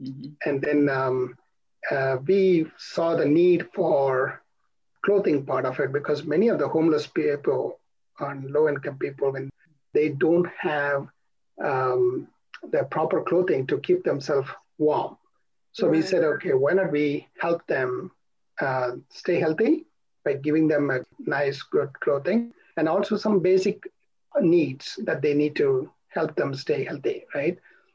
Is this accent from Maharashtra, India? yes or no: no; Chennai, Tamil Nadu, India; I grew up in Chennai, India, which is more like a downtown living experience.